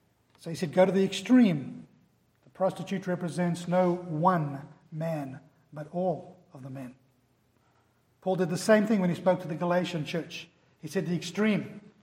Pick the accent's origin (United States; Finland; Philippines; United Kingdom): United Kingdom; England; I remember when I was in high school, we would have, as English schools, we would have a white shirt, all of us, no matter what school, right throughout the country